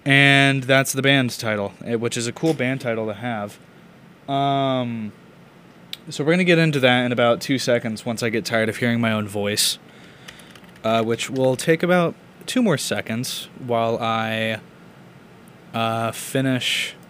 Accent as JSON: {"language": "English", "region": "Alabama", "country": "United States", "tie": "born or raised there", "said": "Okay, I grew up in Alabama, and I'm going to go back there in about a week."}